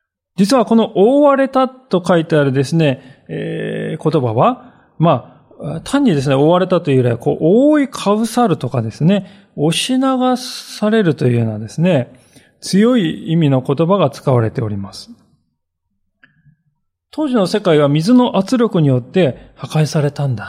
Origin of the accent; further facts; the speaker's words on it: Miyagi, Japan; 私たち宮城県人にとって決して一生忘れないであろう、忘れられないであろう、あの東日本大震災。